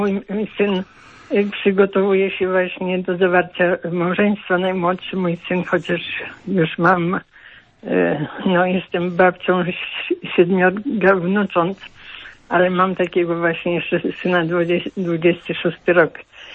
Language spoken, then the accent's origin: Polish; Sokółka, Podlaskie Voivodeship, Poland; jestem z Sokółki.